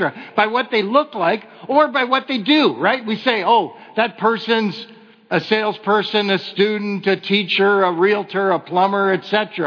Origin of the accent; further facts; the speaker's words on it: Ontario, Canada; Ontario, I grew up in Ontario, we call it cottage country.